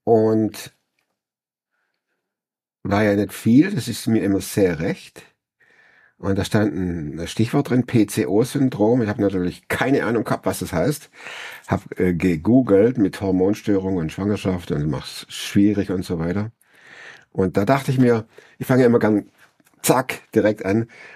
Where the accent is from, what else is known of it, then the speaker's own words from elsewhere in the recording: Stuttgart, Baden-Württemberg, Germany; accent: Swabian; now in Cologne, Germany; als ich von Stuttgart hierher zog, Kölner Gegend, mich hat kein Mensch verstanden.